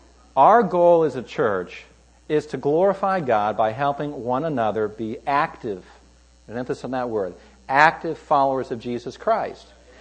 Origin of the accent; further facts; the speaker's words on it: California, United States; I always say I'm a Californian.